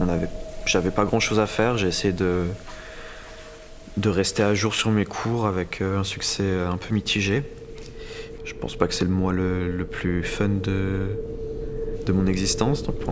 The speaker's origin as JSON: {"language": "French", "town": "Marseille", "region": "Provence-Alpes-Côte d'Azur", "country": "France", "lives_now": "Switzerland", "said": "On est chez moi, à Marseille, dans la maison de mes parents"}